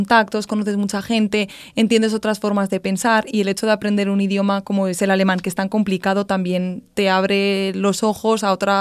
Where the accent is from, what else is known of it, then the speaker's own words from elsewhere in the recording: Spain; Entonces, entender y comparar las dos realidades diferentes y ajenas a uno como español es muy difícil, pero muy enriquecedor.